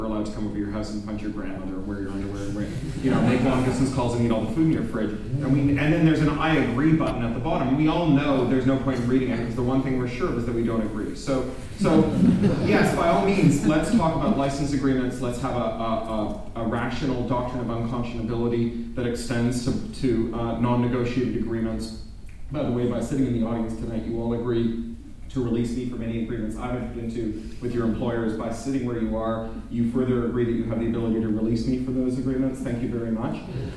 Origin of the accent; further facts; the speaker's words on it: Canada; as a Canadian, I'm meant to be quite hostile to Americans, and in many cases I am.